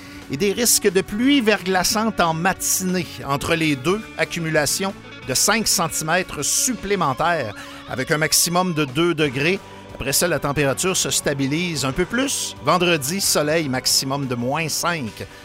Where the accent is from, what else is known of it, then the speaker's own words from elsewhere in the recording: Quebec, Canada; Moi, je viens du Saguenay.